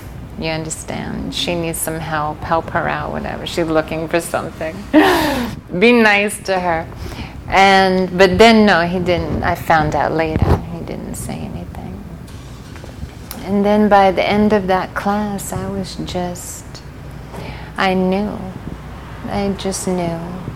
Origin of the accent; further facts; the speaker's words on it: New York City, New York, United States; And I grew up in New York, so right under the nose.